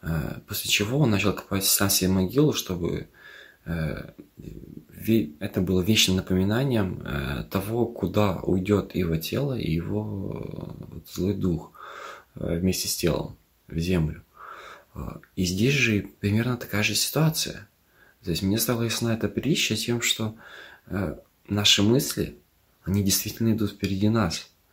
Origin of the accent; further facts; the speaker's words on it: Chișinău, Moldova; я из Молдовы, Кишинев.